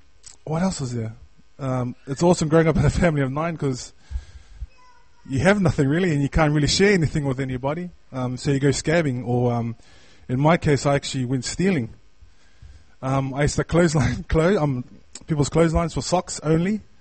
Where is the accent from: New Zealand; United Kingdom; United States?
New Zealand; Otara, Auckland; But I was born and raised in Otara. I have a family of, there's 9 of us kids, plus mum and dad, which makes 11.